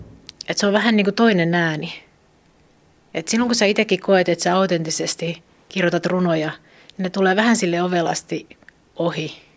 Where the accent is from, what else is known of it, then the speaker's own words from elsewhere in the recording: Helsinki, Uusimaa, Finland; mä oon Helsingistä ja mä olen runoilija.